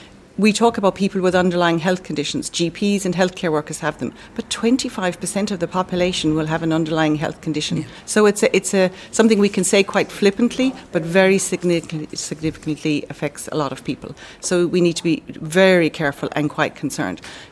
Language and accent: English; Ireland; I mean, as an Irish community, we've done really, really well, and we've showed significant social solidarity.